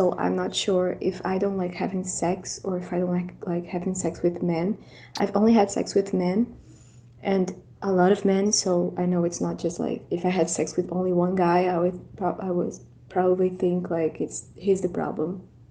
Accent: Brazil; I'm from Brazil

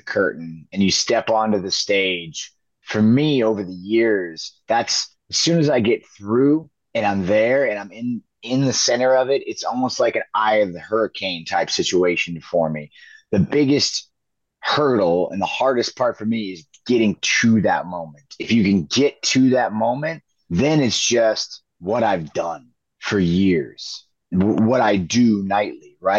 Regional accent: Buffalo, Iowa, United States; I grew up in Buffalo, Iowa, in a small town of less than 1,000 people.

